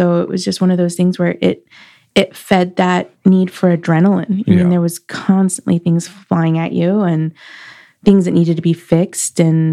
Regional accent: Schertz, Texas, United States; also born or lived in New Braunfels; So I grew up in close to San Antonio, Schertz, Texas, New Braunfels, that area.

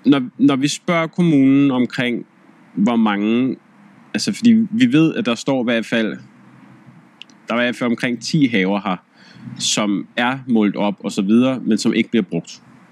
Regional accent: Husum, Capital Region of Denmark, Denmark; der hvor jeg kommer fra Husum af

